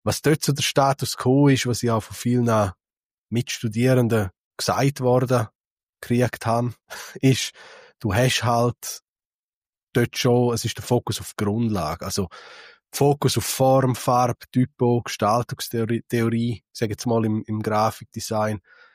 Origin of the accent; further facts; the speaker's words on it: Switzerland; bei uns in der Schweiz, ich bin ja dann auch zu Luzern gewesen am Studieren